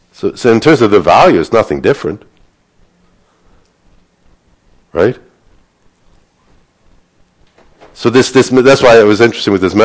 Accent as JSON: {"language": "English", "country": "Canada", "said": "since I'm Canadian, I'm not really American."}